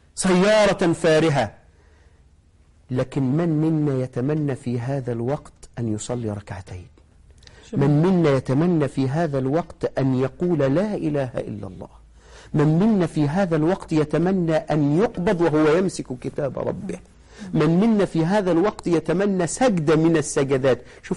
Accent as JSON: {"language": "Arabic", "country": "Egypt", "said": "للأسف كثير من المقابر عندنا في مصر ليست على السنة"}